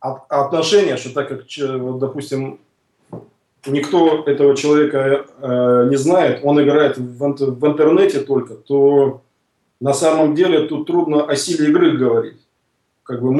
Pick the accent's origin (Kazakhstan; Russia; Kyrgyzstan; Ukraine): Russia; И когда он узнал, что я из России